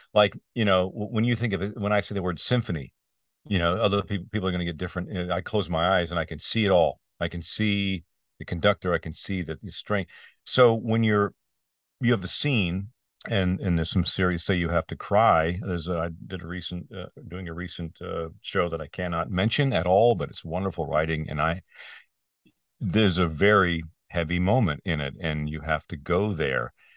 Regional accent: Ontario, Canada; And there was a weird old cartoon when I grew up in across the border from New York. I used to get Buffalo Televisi

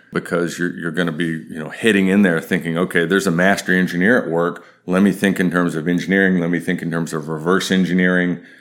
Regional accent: Texas, United States; I'm a Texan. I live in Denton, Texas

